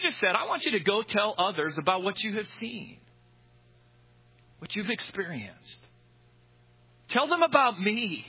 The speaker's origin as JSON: {"language": "English", "region": "Minnesota", "country": "United States", "said": "I'm from Minnesota, so, you know, we have bass boats and walleye boats."}